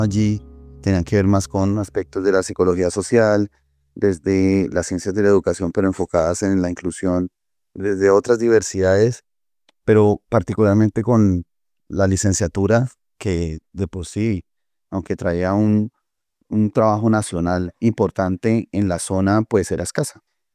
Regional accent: Colombia; en la zona sur, de donde soy oriundo

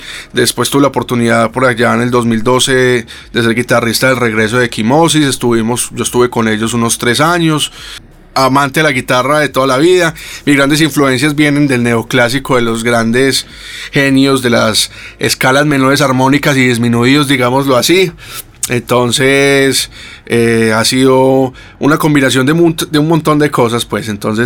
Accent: Medellín, Antioquia, Colombia; mi padre tenía un trío de serenatas conocido aquí en el barrio Santa Mónica, en Medellín, que fue donde yo nací.

